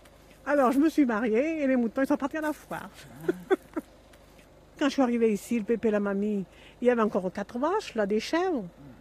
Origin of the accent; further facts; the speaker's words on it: Saint-Rambert, Auvergne-Rhône-Alpes, France; Moi, je suis de la Loire. Je suis du côté de Saint-Rambert. Et moi, vous voyez, je me suis mariée et j'ai resté en Auvergne. On avait habité Saint-Bonnet